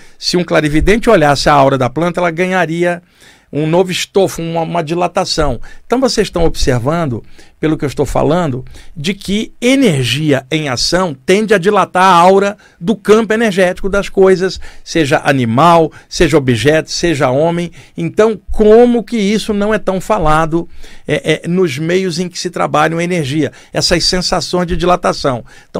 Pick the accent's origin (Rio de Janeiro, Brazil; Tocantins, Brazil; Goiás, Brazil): Rio de Janeiro, Brazil; now in São Paulo, Brazil; No Rio de Janeiro, onde eu cresci